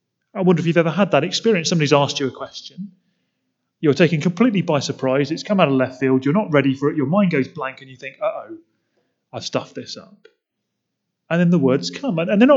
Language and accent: English; United Kingdom; We're quite British, aren't we? We get awkward and embarrassed.